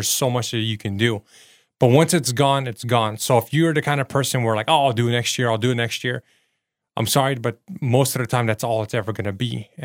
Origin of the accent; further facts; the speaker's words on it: Portland, Oregon, United States; I'm from Portland, Oregon. And when I was a kid, people took care of their house, their homes.